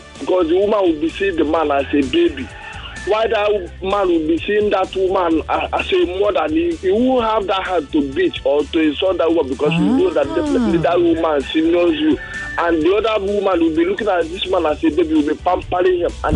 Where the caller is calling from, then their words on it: Ojala, Lagos, Nigeria; I'm calling from Ojala.